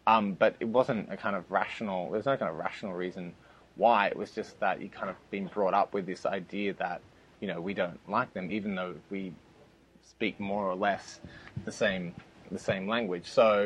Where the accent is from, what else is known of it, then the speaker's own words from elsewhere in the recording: Australia; I'm speaking as the Australian on the team